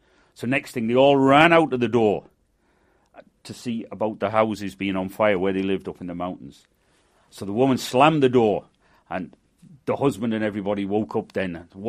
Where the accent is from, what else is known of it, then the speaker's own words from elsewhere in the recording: Manchester, North West England, United Kingdom; now in Ireland; born and brought up in Manchester, currently resident in Clockbally, South Donegal, just outside Ballyshannon, on the Atlantic coast.